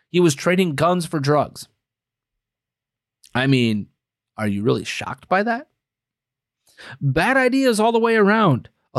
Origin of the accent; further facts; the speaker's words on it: Green Bay, Wisconsin, United States; Green Bay, Wisconsin is my hometown. I lived there for 33 out of my first 34 years of my life.